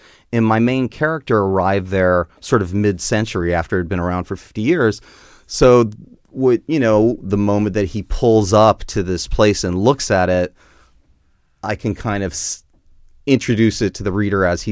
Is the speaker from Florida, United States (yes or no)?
yes; Tampa, Florida, United States; I grew up in Tampa. And Tampa's weird because, like, Florida, I always say Florida's sort of like upside down.